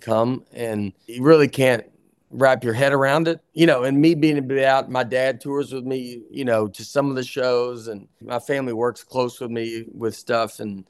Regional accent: Tennessee, United States; You're just like, I'm from Tennessee. No one should be here.

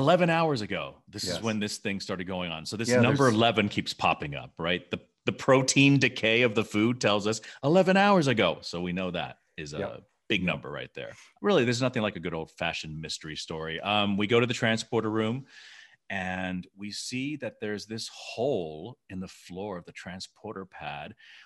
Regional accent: Memphis, Tennessee, United States; growing up in Memphis, Tennessee, I took martial arts from the same teacher who taught … Master Kong Ri.

